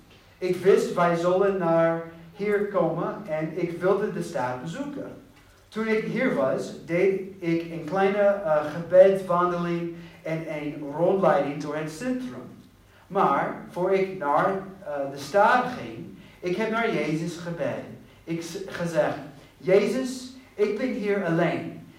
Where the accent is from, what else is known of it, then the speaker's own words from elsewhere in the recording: Texas, United States; Dutch is a second language; moved away as an adult; ik kom uit Texas en ik ben een Christian